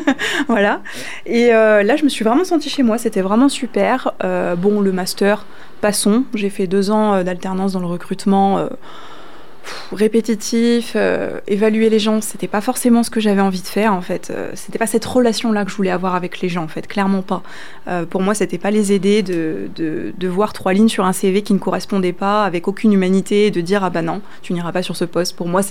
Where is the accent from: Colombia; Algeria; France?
France; Saint-Marcellin-en-Forez, Auvergne-Rhône-Alpes; j'ai grandi dans la Loire, hein, pas du tout en Occitanie pour le coup, pas du tout dans le Lot. J'ai grandi à Saint-Marcelin-en-Forêt, enfin d'abord à Sorbier-Saint-Marcelin-en-Forêt, avec mes parents. Et puis après, à la séparation de mes parents, j'ai déménagé, etc. J'avais 7 ans.